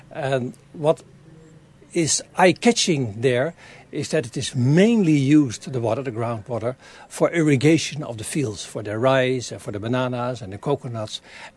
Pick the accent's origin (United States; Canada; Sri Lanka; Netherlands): Netherlands; moved away as an adult; now in Arreville; I come from the Netherlands, Holland. I left Holland 1.5 years ago, and then I became newcomer here in Arreville, and just 2 months ago I became Arrevillian